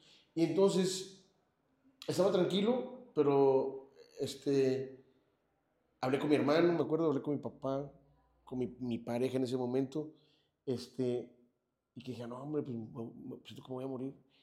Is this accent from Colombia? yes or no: no; Mexico; Y dije, qué mamadas. Como buen mexicano.